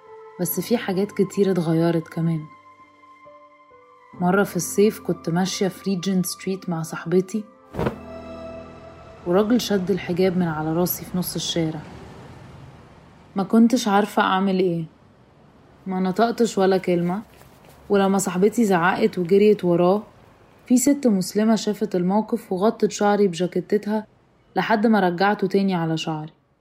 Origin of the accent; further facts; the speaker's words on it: England, United Kingdom; اتولدنا وكبرنا في إنجلترا بجد، فابتديت أفرد شعري وحاولت أتكلم إنجليزي بجد من غير ما أقول أي كلمة عربي وأنا خارجة.